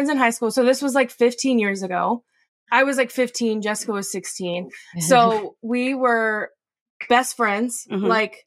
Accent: Houston, Texas, United States; from Houston, Texas. We were high school best friends who fell in love years later.

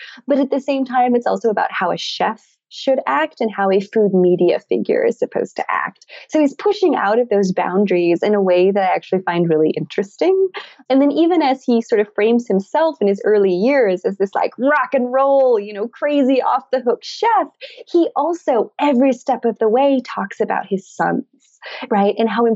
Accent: Montana, United States; also born or lived in California / Boston; And I've lived in California, I've lived in Boston, I loved being on both of the coasts. But I grew up in Montana.

